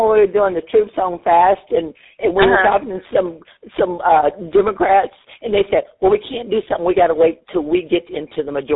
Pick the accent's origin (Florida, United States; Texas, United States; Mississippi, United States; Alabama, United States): Texas, United States; Like I said, I'm born and raised on the Texas Gulf Coast, fourth generation fisherman. My family has been in this little fishing town in this one spot for 120 years.